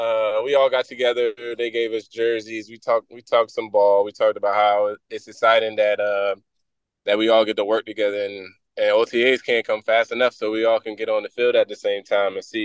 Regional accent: Philadelphia, Pennsylvania, United States; I'm hearing that, but I grew up in Philly, so it's not too much colder than Philly.

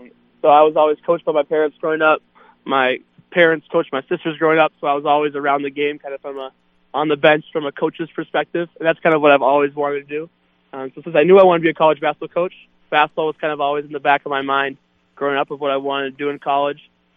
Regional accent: Minnesota, United States; Growing up, I had season tickets to the Gophers, and I was always at all those games.

